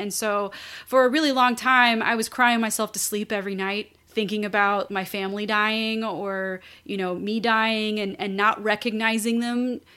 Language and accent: English; New Orleans, Louisiana, United States; born there; also born or lived in Houston; Yes. Yes, I was born in New Orleans. And we moved from there to Houston when I was about 1.5 to live with my grandmother.